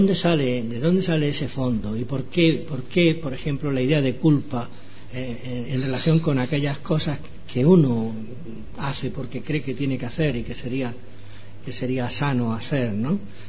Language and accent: Spanish; Madrid, Community of Madrid, Spain; Yo soy madrileño, podría haber aprovechado la coyuntura para ir a Madrid gratis.